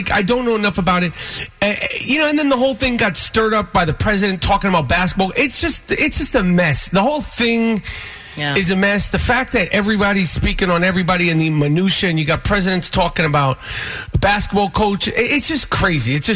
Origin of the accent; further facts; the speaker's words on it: New York, United States; I talk about, you know, growing up in New York.